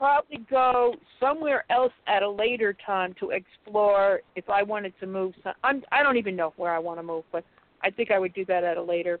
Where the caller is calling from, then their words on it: Connecticut, United States; And I'm calling from Connecticut.